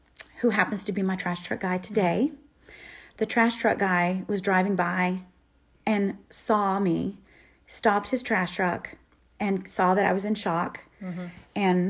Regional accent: Texas, United States; We are Texan. We do believe in firearms, mm-hmm. and we believe in them for safety.

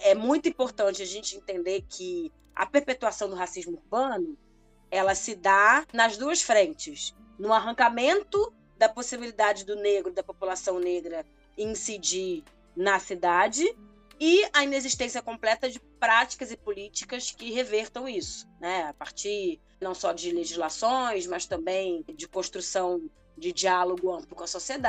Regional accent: Rio de Janeiro, Brazil; Eu sou do Rio de Janeiro

